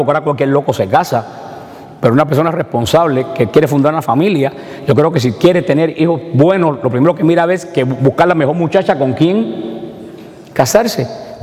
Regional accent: Cuba; now in United States; yo soy cubano. Aunque yo me haga ciudadano americano y tenga la ciudadanía hace 25 años que sigo siendo yo, y cuando me muera me voy a morir con esta cara de cubano.

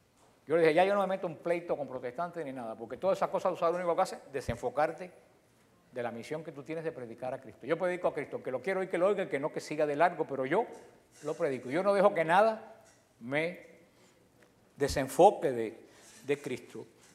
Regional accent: Cuba; en mi tierra, me imagino que en la de ustedes también, a los caballos, a los burros le ponían unas cosas aquí. Nosotros en Cuba le decíamos orejera

